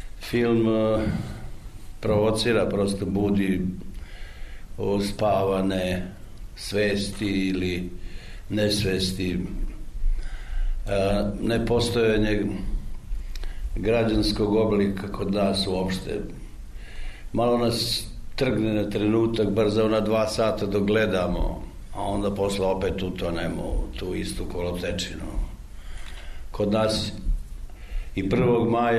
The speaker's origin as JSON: {"language": "Serbian", "town": "Kolašin", "country": "Montenegro", "said": "Nema ćoška u kraju odakle sam ja iz Kolašina."}